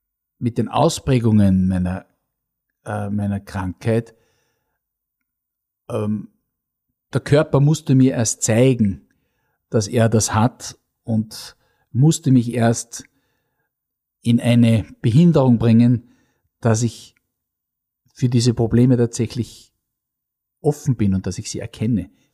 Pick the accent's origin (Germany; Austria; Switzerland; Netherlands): Austria; Linz, Upper Austria; und seit 2 Jahren erlebe ich die Stadt Linz, meine Heimatstadt, ganz anders